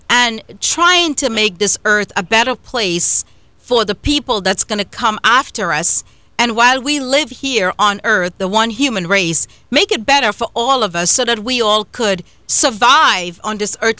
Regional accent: Trinidad & Tobago; When I said it, I'm like, I'm from Trinidad, and you know, over there, people say … or whatever

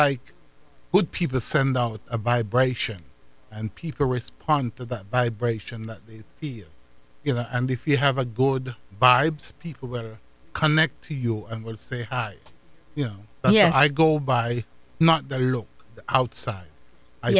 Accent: Jamaica; I grew up in Jamaica, so I knew of the Rastafarians. I was brought up in the church.

